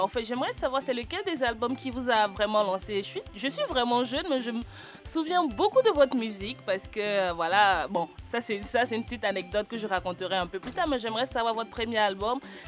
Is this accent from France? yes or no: no; Côte d’Ivoire; Ah ben, je suis panafricaine, mais je suis ivoirienne.